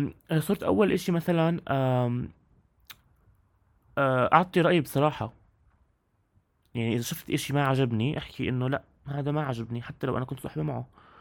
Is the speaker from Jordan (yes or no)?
yes; Amman, Amman Governorate, Jordan; كيف انا شاب من عمان عم بصارع فكره تكوين العلاقات والصداقات مع الناس هون